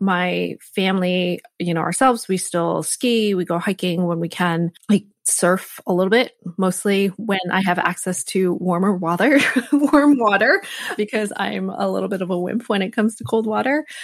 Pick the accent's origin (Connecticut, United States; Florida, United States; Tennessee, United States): Connecticut, United States; So I grew up in Connecticut and my parents were immigrants to this country.